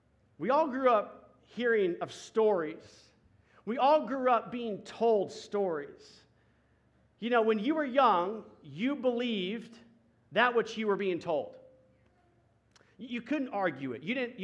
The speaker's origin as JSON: {"language": "English", "town": "Dallas", "region": "Texas", "country": "United States", "tie": "born or raised there", "said": "I was born and raised in Dallas. Should have been a Cowboys fan."}